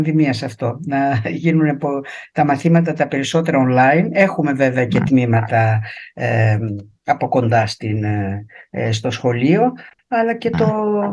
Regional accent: Zakynthos, Ionian Islands, Greece; Ενώ τα ιταλικά ήταν η τρίτη γλώσσα που έμαθα, είμαι Ζακυνθινή, είχα μάθει αγγλικά, γαλλικά

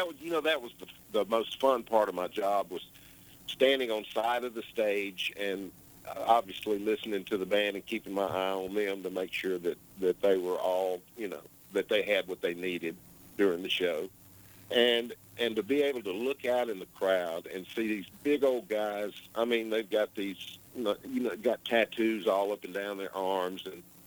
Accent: Mississippi, United States; when I was born and raised, I was born in Mississippi, and the first job I ever had was thinning cotton

